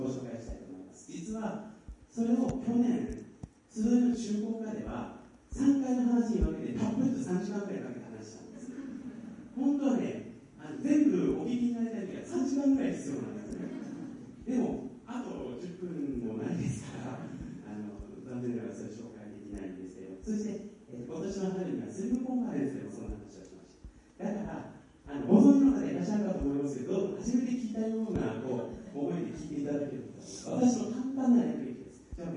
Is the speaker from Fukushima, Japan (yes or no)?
yes; Fukushima, Japan; その私の田舎の福島のですね